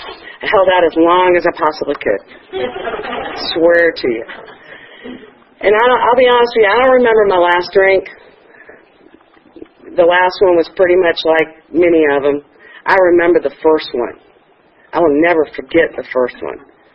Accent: Atlanta, Georgia, United States; I'm from Atlanta. Grew up here. Grew up in Buckhead and Dunwoody. So, I'm a spoiled, privileged brat.

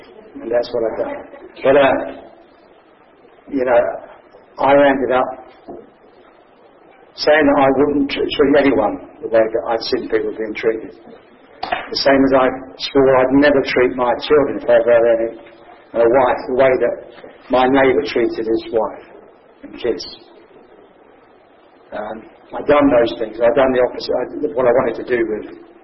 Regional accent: Wales, United Kingdom; I'm actually from Wales.

